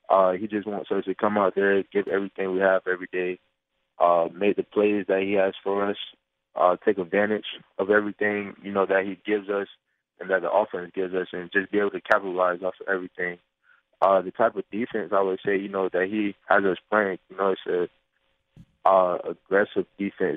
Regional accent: Riviera Beach, Florida, United States; Yeah, I guess just from, where I'm from Rivera Beach.

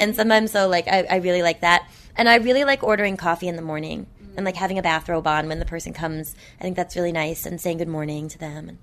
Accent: Boston, Massachusetts, United States; We didn't have soda in our house, which my mom called tonic, because I'm from Boston.

